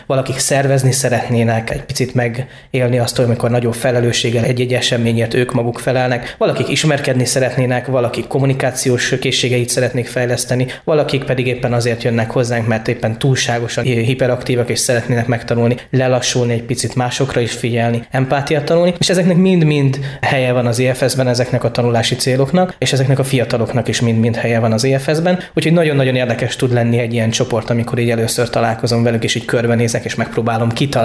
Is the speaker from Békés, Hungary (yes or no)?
yes; Mezőberény, Békés, Hungary; én Békéscsaba mellől származom, Mezőberényből.